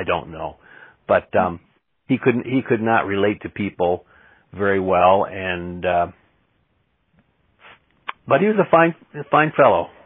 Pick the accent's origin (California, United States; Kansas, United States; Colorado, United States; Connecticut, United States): Connecticut, United States; Woodbridge; so I grew up in Woodbridge, Connecticut, yes.